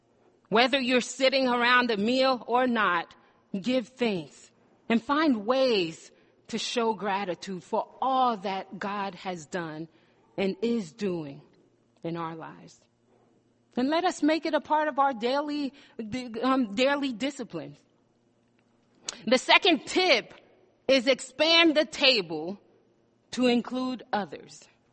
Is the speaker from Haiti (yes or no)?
yes; Haiti; now in United States; Growing up in Haiti, I don't remember celebrating birthdays. Perhaps it was because we did not have the resources to spend extra on birthday celebrations. But when we came to America, I wanted to join Americans in how they celebrated birthdays.